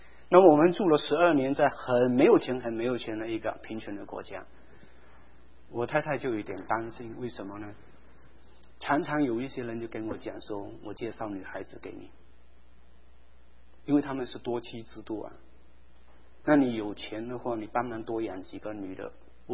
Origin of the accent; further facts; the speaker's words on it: Malaysia; 因为我们家乡马来西亚那些家乡里面的人都是最少要讲中文嘛